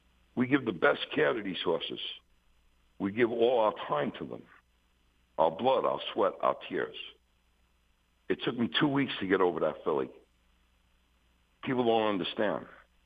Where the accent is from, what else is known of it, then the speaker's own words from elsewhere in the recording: Missouri, United States; I'm from Missouri.